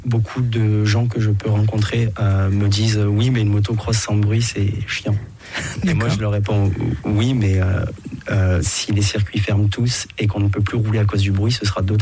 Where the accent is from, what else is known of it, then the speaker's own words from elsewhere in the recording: Manosque, Provence-Alpes-Côte d'Azur, France; now in Nièvre, France; Je viens des Gorges du Verdon. Je suis né à Manosque, oui. Dans une formidable et très belle région.